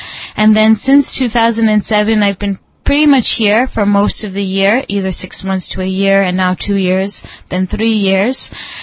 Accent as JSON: {"language": "English", "country": "Canada", "said": "I'm from Canada."}